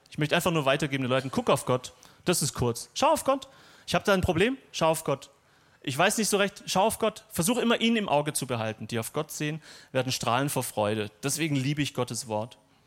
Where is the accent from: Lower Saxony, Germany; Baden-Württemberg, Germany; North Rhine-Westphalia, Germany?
Baden-Württemberg, Germany; Gaildorf; bei uns, wo ich herkomme, in Galdorf, in Schwäbisch Hall